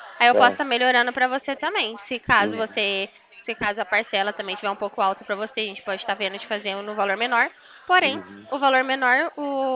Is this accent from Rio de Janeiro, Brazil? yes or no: no; Americana, São Paulo, Brazil; eu sou daqui de Americana, né, São Paulo.